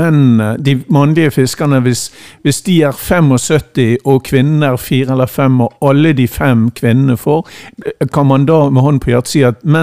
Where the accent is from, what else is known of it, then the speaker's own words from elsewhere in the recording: Bergen, Vestland, Norway; jeg er fra Bergen og vet jo at forholdet til Brann nærmest religiøst i den byen